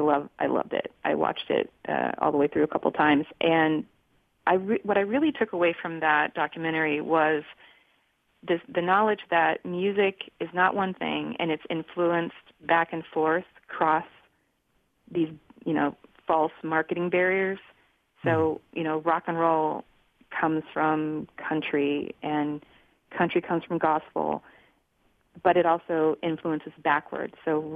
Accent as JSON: {"language": "English", "region": "Indiana", "country": "United States", "tie": "born or raised there", "moved": "as an adult", "said": "I grew up in Indiana. I lived in Indiana until I was almost 30, actually."}